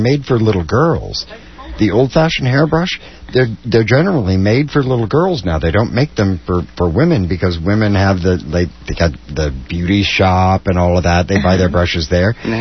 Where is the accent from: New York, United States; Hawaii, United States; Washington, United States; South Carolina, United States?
Washington, United States; Seattle; I grew up in Seattle, and we had Piggly Wiggly.